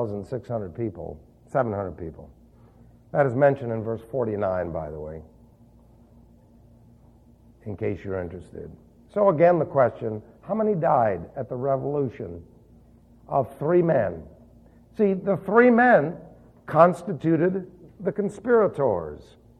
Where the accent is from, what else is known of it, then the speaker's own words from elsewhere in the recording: New York City, New York, United States; I'm streetwise. I was raised in New York City.